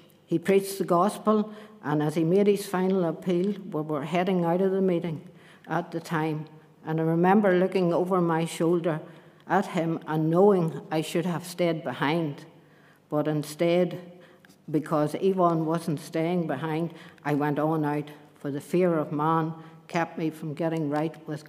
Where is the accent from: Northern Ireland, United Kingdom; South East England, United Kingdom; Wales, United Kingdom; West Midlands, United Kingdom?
Northern Ireland, United Kingdom; Portadown; I was originally from Portadown, County Armagh. I was born on the 25th of February, 1955. As I say, if you're working it out, that's 68.